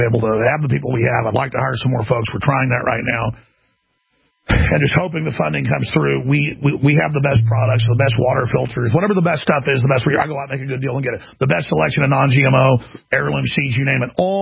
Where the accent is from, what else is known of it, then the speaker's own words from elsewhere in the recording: Dallas, Texas, United States; I grew up in Dallas seeing tornadoes every year. We lived on a hill over a lake